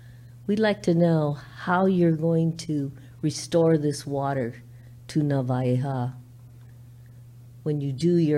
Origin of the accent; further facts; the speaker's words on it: Wailuku, Hawaii, United States; I am from Wailuku